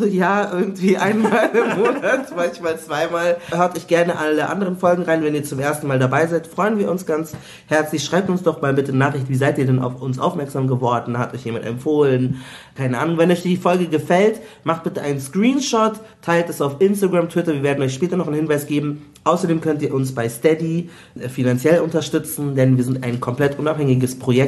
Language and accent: German; Munich, Bavaria, Germany; Aber ich bin auch aus München. Und älter als du.